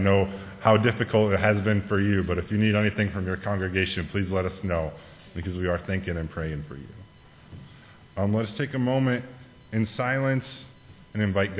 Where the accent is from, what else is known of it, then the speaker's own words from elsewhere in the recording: Minnesota, United States; My home state, Minnesota, the melted snow and a lot of rain has made things very difficult there.